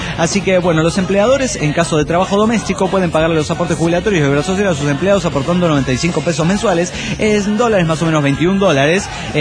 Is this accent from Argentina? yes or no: yes; Argentina; en mi país, es decir, Argentina